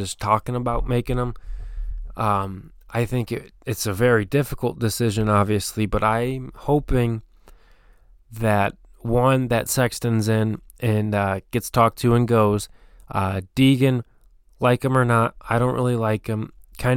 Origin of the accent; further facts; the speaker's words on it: United States; So I'm hoping, obviously, I'm an American.